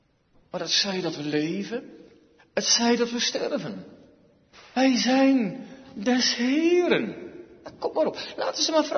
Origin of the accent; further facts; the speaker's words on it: Netherlands; Ik ben geen Chinees. Ik ben een Nederlander.